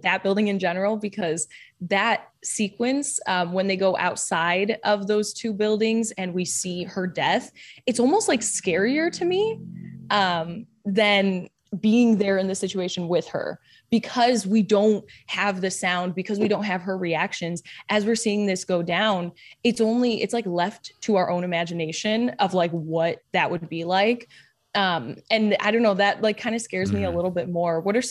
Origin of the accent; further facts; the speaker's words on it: Chicago, Illinois, United States; I'm from Chicago for anyone who doesn't know.